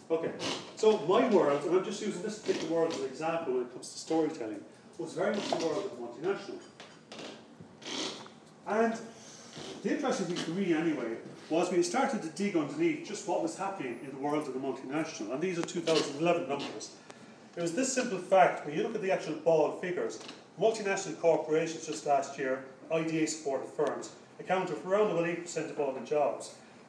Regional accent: Ireland; accent: Irish; as I walked in and as I started to talk, my particular Irish accent, I started to get all these smiles

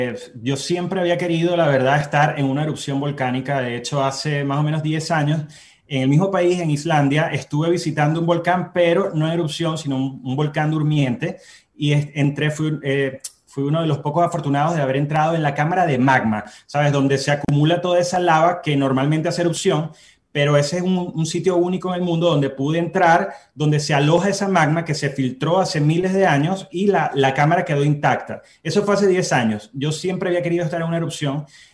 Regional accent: Puerto La Cruz, Anzoátegui, Venezuela; Yo soy de Puerto La Cruz.

